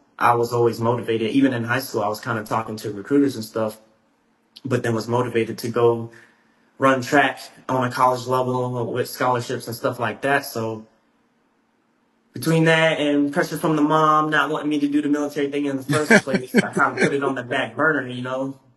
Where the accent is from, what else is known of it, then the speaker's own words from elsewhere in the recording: South Carolina, United States; I'm like, bro, I was born in North Carolina, raised in South Carolina, joined the military.